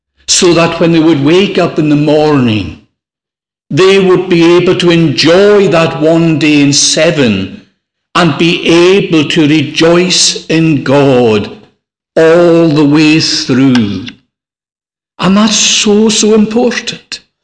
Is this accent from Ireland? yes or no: no; Scotland, United Kingdom; Growing up in Lewis, Saturday night was sacred.